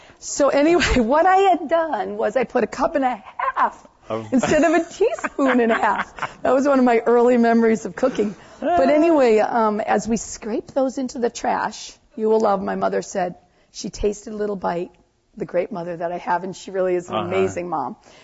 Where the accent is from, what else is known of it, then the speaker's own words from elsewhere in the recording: New England, United States; growing up in New England, it was spring, summer, autumn, winter.